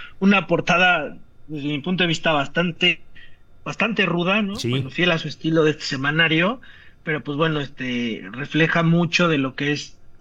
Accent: Mexico

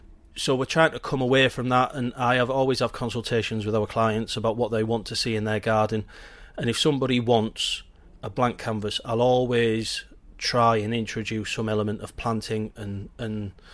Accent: Darlington, North East England, United Kingdom; Darlington, so just outside Middlesbrough, so north.

